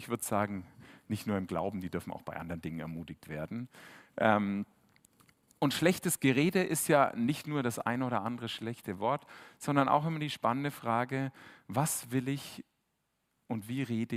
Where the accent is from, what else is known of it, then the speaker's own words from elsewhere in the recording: Bavaria, Germany; accent: Franconian; Jetzt bin ich ja Franke, hört man manchmal, also wenn die Gs und Ks nicht ganz so passen und vor allem die Ds und Ds eh alle gleich sind. Liegt daran, weil ich fränkischer im Ursprung bin.